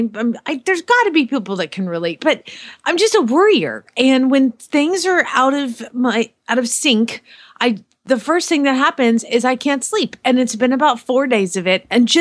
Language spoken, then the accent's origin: English; Phoenix, Arizona, United States; from Phoenix, Arizona.